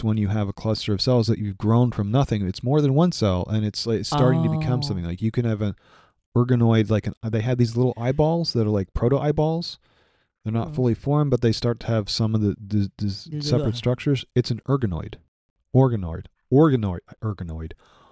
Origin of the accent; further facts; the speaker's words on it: United States; because I am an American to my core